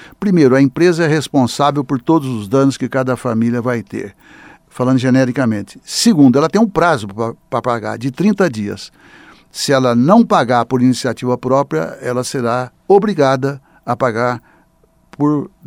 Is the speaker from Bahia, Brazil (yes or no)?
no; São Paulo, Brazil; eu sou do estado de São Paulo e sou do PT.